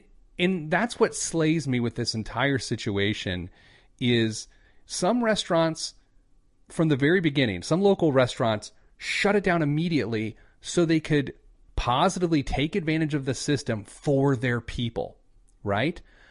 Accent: Midwest, United States; I'm still a Midwesterner

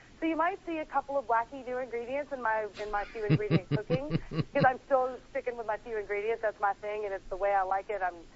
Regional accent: Tennessee, United States; now in New York, United States; I'm from Tennessee. I moved to New York. My kitchen is so tiny, it's the size of most people's bathrooms.

